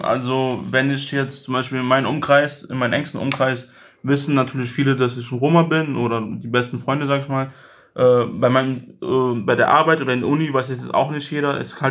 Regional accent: Mainz, Rhineland-Palatinate, Germany; wie ich dann Deutschland oder halt meine Heimatstadt jetzt Mainz oder so sehr vermisse.

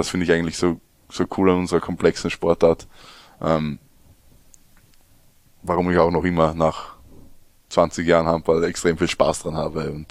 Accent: Eckenburg, Germany; wir waren eigentlich jedes Wochenende immer in der Halle, egal wer gespielt hat bei uns in Eckenburg zu Hause, waren wir eigentlich immer

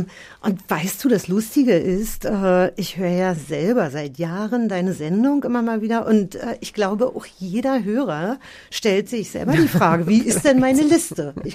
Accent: East Germany, Germany; Ich komme ja aus der DDR und wir haben, glaube ich, jeden Sommer an der Ostsee verbracht.

